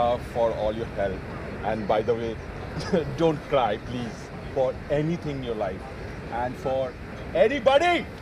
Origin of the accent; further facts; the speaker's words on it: Chennai, Tamil Nadu, India; Actually, I grew up near Adyar. We had a rented apartment. And we shifted here.